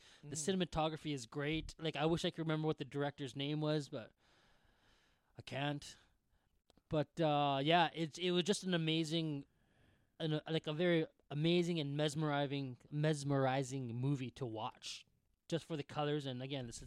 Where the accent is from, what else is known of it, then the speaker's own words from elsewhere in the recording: Canada; I'm Canadian, too, so I could say that stuff.